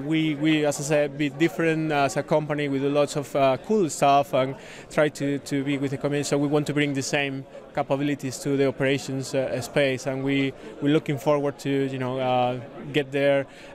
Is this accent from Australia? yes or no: no; Spain; now in United Kingdom; I'm originally from Spain, but living in the UK, so I help with the communities there whenever I have some spare time.